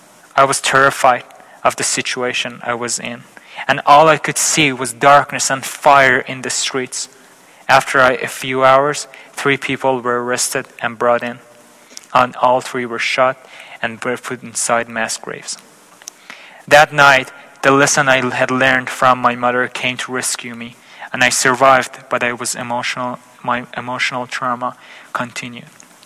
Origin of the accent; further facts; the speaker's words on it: Iran; born there; English is a second language; I was born in Iran in May 2002 in a family of four.